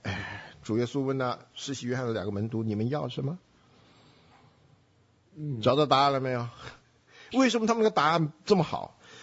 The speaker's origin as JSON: {"language": "Chinese", "country": "China", "said": "那我们中国人一听要可以退"}